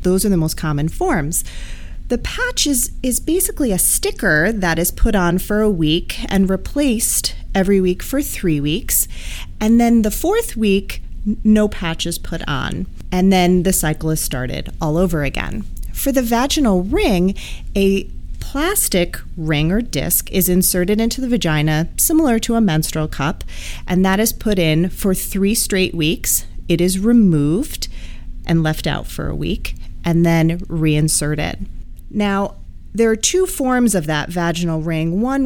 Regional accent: New York, United States; I was born and raised in New York. I went to college, medical school, and obtained my master's in public health here in New York.

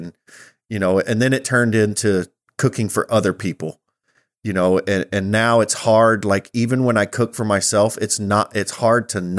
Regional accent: Louisiana, United States; Yeah, I grew up in Louisiana. So growing up, it was a lot of shrimp boils and crawfish boils and gumbo and pasta laya and jambalaya and all that good stuff.

